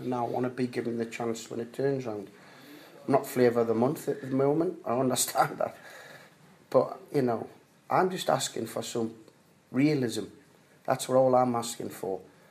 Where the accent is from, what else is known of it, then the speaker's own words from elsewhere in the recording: Newcastle, North East England, United Kingdom; I'm from the East End in Newcastle. I had nothing as a boy.